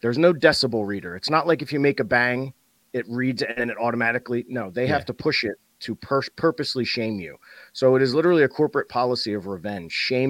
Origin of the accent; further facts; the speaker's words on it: Burlington, United States; we're always going to have a piece of our heart in Burlington, my hometown.